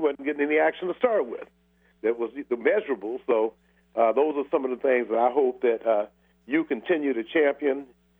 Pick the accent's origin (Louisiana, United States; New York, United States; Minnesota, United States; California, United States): Louisiana, United States; Shreveport; I was born in Shreveport, Louisiana, and for the first 10 years of my life, I lived in Shreveport.